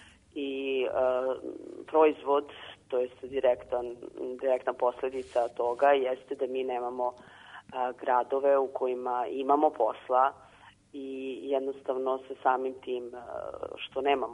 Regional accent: Belgrade, Serbia; born there; Beograd, odakle sam ja poreklom, ajde kažem, da sam rođena tamo.

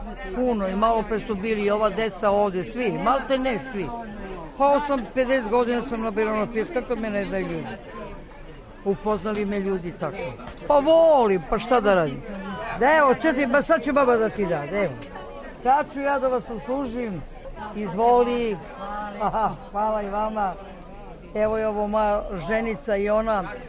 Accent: Višnjica, Belgrade, Serbia; živim u Višnjici, da. Pa ceo život rođena sam u Višnjici, živim u Višnjici, radim u Višnjici, eto to je sve. Za sada je selo, grad još nije. To je kao, kako bi ti rekla, predgrađe.

